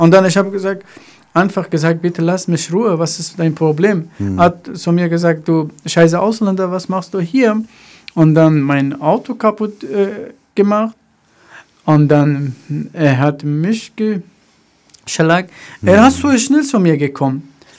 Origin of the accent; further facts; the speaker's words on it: Afghanistan; German is a second language; now in Germany; ich komme aus Afghanistan, warum bin ich hier? Deswegen, bei uns ist wirklich, es ist Krieg, immer Probleme. Ich oder meine Familie versucht, nach Deutschland gekommen.